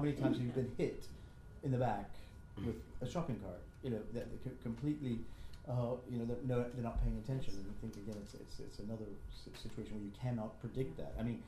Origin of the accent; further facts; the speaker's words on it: New York, United States; And I came from New York. I met people here who were doing that, and decided to stay.